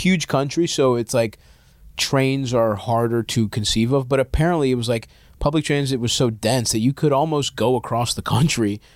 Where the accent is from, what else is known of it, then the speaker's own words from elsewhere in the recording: Baltimore, Maryland, United States; I grew up in Southeast Baltimore